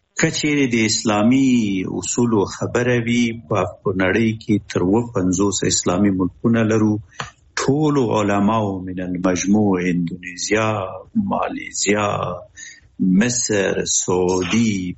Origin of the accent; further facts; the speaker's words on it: Afghanistan; مونږ هم افغانان یو